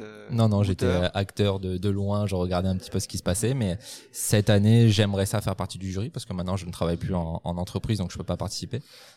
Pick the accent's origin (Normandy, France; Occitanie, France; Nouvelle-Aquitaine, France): Nouvelle-Aquitaine, France; Bordeaux; Je suis de Bordeaux.